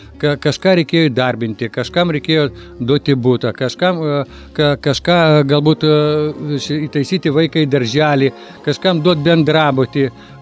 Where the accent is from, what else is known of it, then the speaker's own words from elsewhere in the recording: Vilnius, Vilnius County, Lithuania; born there; Ne, aš gimiau Vilniuje, o mano tėvai būdu atkeliavo į čia iš Baltarusijos. Jau po karo.